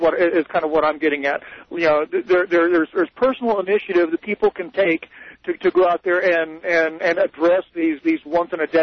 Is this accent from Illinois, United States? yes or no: no; Oklahoma, United States; also born or lived in Texas; now in Colorado; I'm from Oklahoma and Texas primarily, and you know, with all the ice storms have just moved through there, that's what we really learned to drive in.